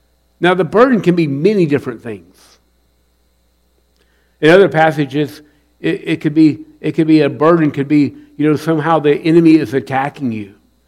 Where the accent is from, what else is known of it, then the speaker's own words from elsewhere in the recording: Columbia, South Carolina, United States; I grew up in Columbia, South Carolina, so we were at the old Dutch Square Mall.